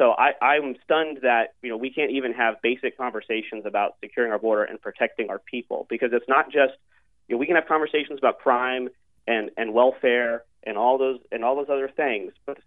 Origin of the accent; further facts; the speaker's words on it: Houston, Texas, United States; You know, I'm originally from Houston, Texas, so I was born and raised in a border state. I grew up around immigrants.